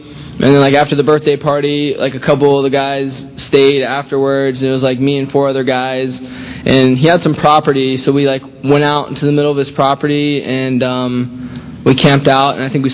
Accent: Land O'Lakes, Florida, United States; I grew up in Land O'Lakes, Pasco County, a little north of here. Normal middle-class family, I guess you can say.

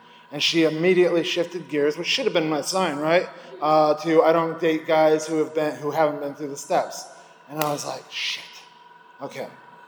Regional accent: Naples, Florida, United States; now in Tampa, United States; I'm from Naples, and I'm up in Tampa

